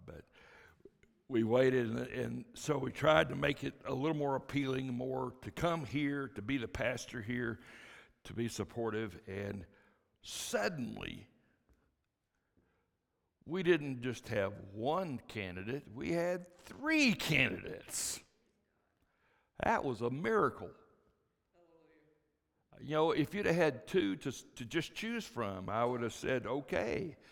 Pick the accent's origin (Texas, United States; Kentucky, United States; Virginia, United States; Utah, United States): Texas, United States; Plainview; born there; Now, I was born in Plainview, Texas. That has no meaning to you other than you knew it's flat. And the hometown